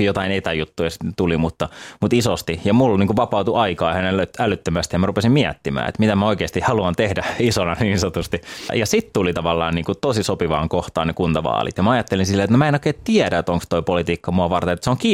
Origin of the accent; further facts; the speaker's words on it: Helsinki, Uusimaa, Finland; Mä olin stadilainen niin kuin identiteetiltäni niin sanotusti.